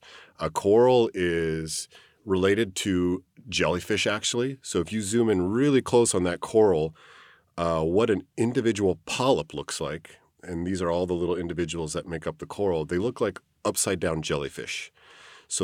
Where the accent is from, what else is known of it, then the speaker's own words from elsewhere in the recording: Omaha, Nebraska, United States; I'm originally from Omaha, Nebraska, so, you know, obviously I went into marine biology being from the middle of the United States.